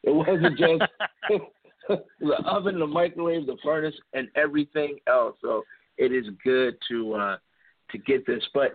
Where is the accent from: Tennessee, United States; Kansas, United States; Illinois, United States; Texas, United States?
Illinois, United States; Chicago; And I used to say this growing up in Chicago, and people would say, oh, it's cold.